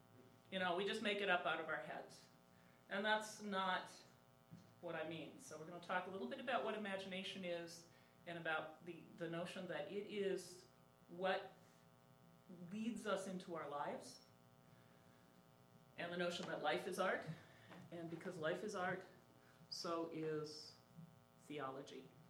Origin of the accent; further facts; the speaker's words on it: Minneapolis, Minnesota, United States; I'm from Minneapolis.